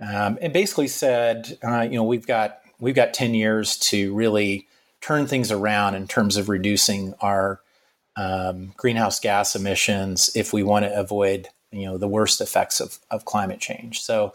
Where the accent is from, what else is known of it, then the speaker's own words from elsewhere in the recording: Florida, United States; if back in my home state of Florida, we're obviously concerned about hurricanes.